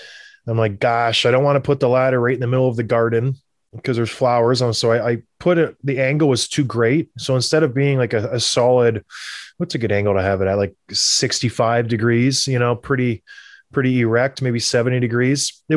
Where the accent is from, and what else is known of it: Canada; born or raised there